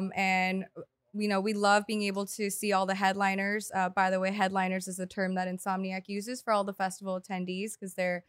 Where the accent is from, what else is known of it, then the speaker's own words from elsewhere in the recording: Brea, California, United States; So I grew up in Brea, which at the time was